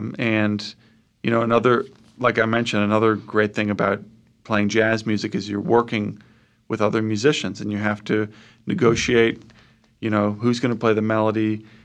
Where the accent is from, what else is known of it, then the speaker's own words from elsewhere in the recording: Washington, District of Columbia, United States; we grew up in Washington, D.C., and we were lucky enough to have parents who knew that we were interested in jazz.